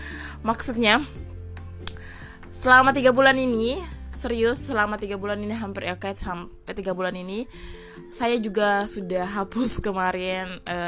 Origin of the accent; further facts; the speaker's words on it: Maros, South Sulawesi, Indonesia; nggak merembak ke Indonesia, bahkan ke daerah saya di Maros ini ya